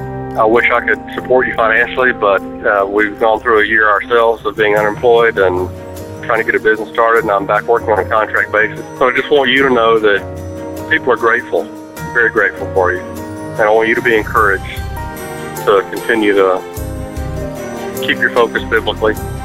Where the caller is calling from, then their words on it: Alabama, United States; I'm calling from Central Alabama.